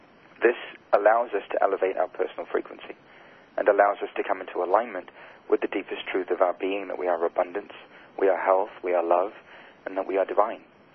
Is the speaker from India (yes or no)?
yes; India; I had, being Indian, met with lots of gurus and teachers